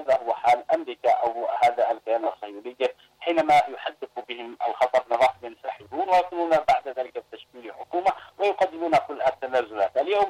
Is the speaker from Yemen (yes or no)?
yes; Yemen; يجب أن نفتخر بها نحن كيمنيين